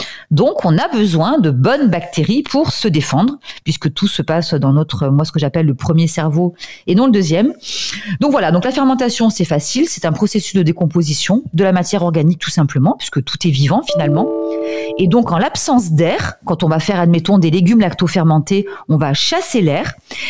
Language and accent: French; France; Mais nous, si on revient chez nous en France, les produits fermentés qu'on consomme tous ou plus ou moins régulièrement